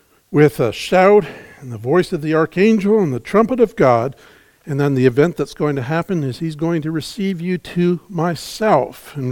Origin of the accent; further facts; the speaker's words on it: Toronto, Ontario, Canada; also born or lived in Winnipeg / Saskatoon / Regina / Calgary; I was born in Winnipeg, Manitoba. We lived in Saskatoon and Regina several times. We moved into Calgary. There were some other prairie cities that we were in. Eventually, for my junior high and high school years, we spent time in Toronto.